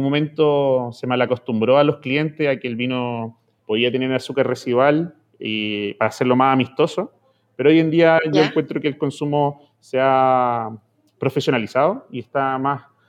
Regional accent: Chile; nosotros, como chilenos, como país productor de vinos espumantes

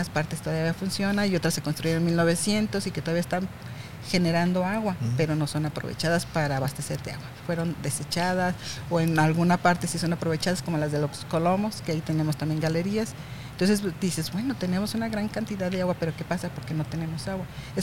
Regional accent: Ocotlán, Jalisco, Mexico; yo soy de Ocotlán originaria, donde es una ciudad que está bordeada de dos ríos, el río Sula, el río Santiago, y su proximidad con el lago Chapala, 5 minutos.

